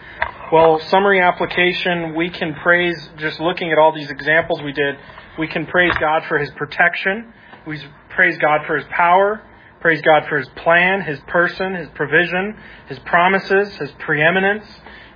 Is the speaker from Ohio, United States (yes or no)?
no; Utah, United States; I grew up in Utah that it was arms folded.